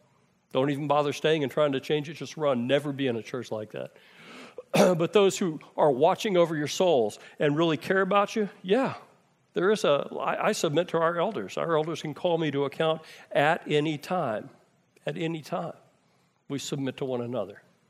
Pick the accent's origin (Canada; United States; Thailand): United States; Listen, this is hard for me. I'm American.